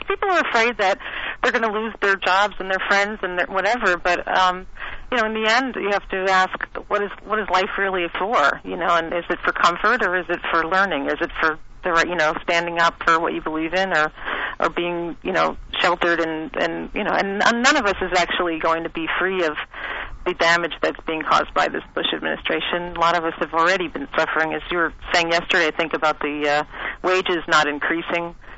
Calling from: Nova Scotia, Canada; Hi, this is … I'm calling from Nova Scotia.

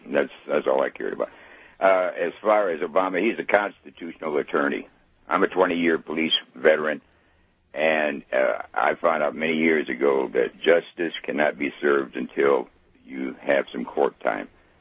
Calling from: Fayetteville, Arkansas, United States; Fayetteville, Arkansas.

